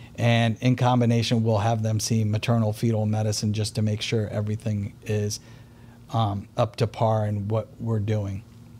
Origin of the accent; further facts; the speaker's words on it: Richmond, United States; also born or lived in New York; I was born and raised in Richmond, but I trained in New York.